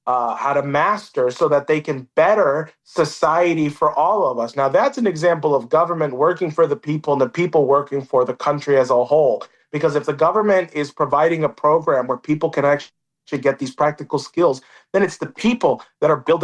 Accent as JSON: {"language": "English", "country": "United States", "said": "We do this because we are American."}